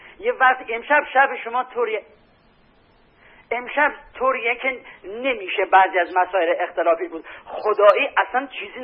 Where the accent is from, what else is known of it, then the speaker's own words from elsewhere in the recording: Bandar Torkaman, Golestan, Iran; من از بندر ترکمن هستم اینجا اومد.